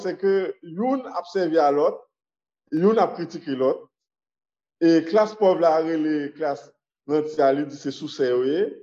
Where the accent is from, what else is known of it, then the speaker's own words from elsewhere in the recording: Pétion-Ville, Ouest, Haiti; nous venons de Pétionville.